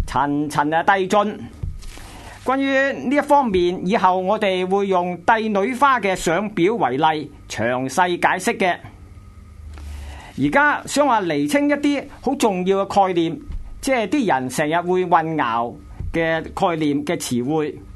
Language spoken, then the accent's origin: Cantonese; Hong Kong; 所以话我哋香港人先系阿爷